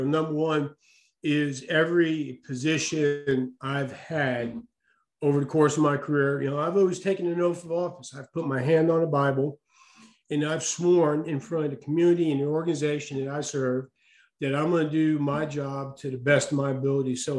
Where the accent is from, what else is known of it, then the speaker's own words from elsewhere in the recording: New York, United States; now in Pittsburg, United States; I am currently the fire chief in Pittsburgh, Kansas. If you count the time that I spent as a junior growing up on Long Island outside of New York, I'm in my 48th year.